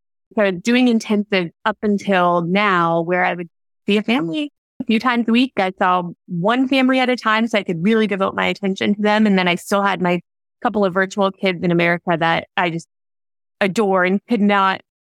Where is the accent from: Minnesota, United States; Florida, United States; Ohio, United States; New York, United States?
Florida, United States; moved away as an adult; now in London, United Kingdom; He and I both were from very small towns. He was from Mississippi. I'm from Florida.